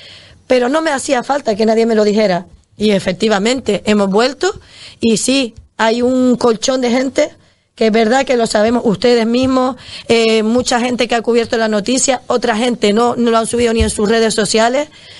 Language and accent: Spanish; Canary Islands, Spain; ¿De dónde son? De Fuerteventura, ¿eso dónde está? Islas Canarias